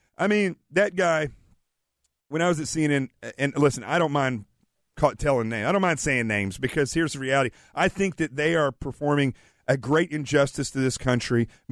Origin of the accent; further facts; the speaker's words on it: the South, United States; I'm from the South, and I won't get mad at you.